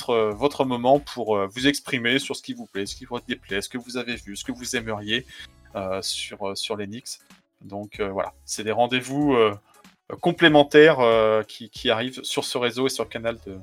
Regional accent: Brittany, France; Moi, je suis breton, donc les Gaulois.

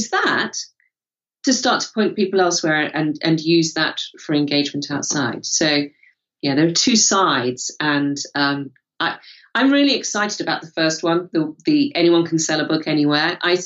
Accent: United Kingdom; in the UK, you can hear from my accent, Waterstones, to Amazon

